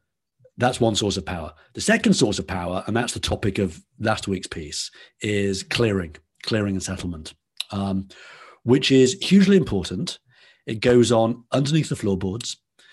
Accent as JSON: {"language": "English", "town": "Liverpool", "region": "North West England", "country": "United Kingdom", "tie": "born or raised there", "said": "So listeners may or may not pick up on my accent. I'm from Liverpool, which is a town in the city in the northwest of England. I grew up on the same street that … did and spent obviously my formative years there."}